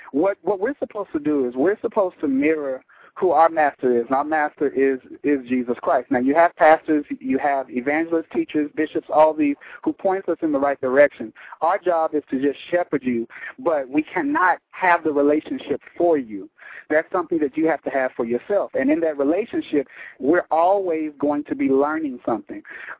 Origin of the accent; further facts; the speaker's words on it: Nashville, Tennessee, United States; I grew up on the Channel 17 here in Nashville.